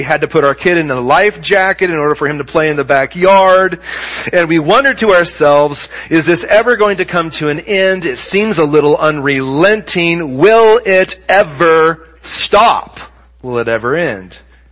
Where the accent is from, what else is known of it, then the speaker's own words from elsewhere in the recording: Oregon, United States; Now, I was from Oregon, and I guess we have drainage ponds there, but I don't know that I knew anybody who'd had one in their backyard.